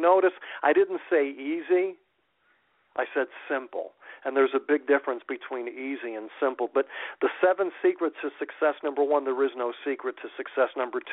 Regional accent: Connecticut, United States; It also reminds me of … from my home state of Connecticut

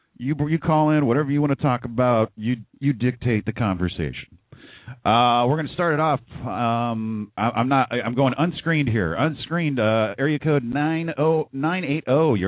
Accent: California, United States; I lived here in California. I grew up in California, lived here my whole life.

